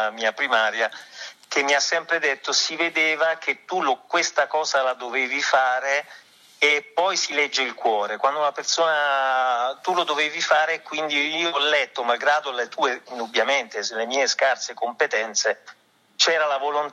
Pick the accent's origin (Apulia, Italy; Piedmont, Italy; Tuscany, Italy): Apulia, Italy; Brindisi; born there; sono originario di Brindisi